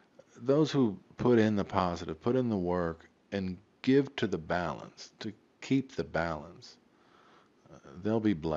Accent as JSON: {"language": "English", "region": "Texas", "country": "United States", "tie": "born or raised there", "said": "Here's the thing is, I was raised in South Texas. My dad and my grandpa, they handshake fellers."}